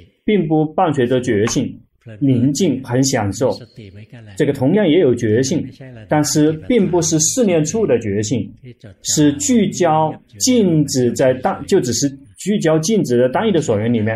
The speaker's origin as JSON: {"language": "Chinese", "country": "Thailand", "said": "就是我们泰国人，不需要提到别的国家的人"}